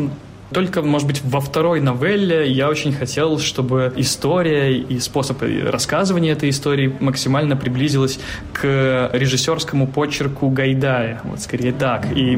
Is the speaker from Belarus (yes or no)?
yes; Belarus; не только потому, что мы белорусы, которые протестуют против этой системы